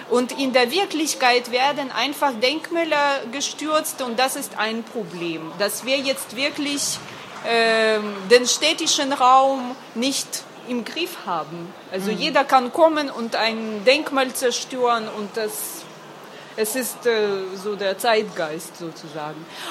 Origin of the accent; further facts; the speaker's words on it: Ukraine; Deshalb bin ich wahrscheinlich hier als Ukrainerin jetzt straffällig